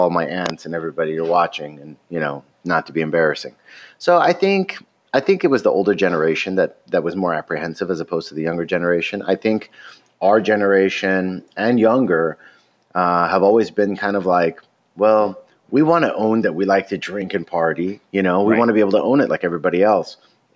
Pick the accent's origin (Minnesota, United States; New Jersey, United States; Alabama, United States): Alabama, United States; when I grew up in Alabama when I was a kid, if like you met another Persian, it was kind of a big deal.